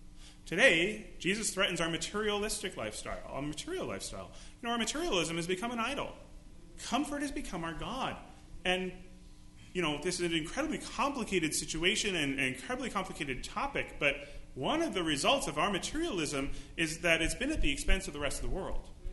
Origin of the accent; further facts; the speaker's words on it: United States; My family's in the States. You know, we're American.